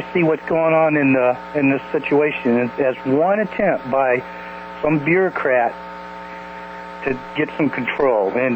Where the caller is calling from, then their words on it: New York, United States; Hi, Kevin. … from New York.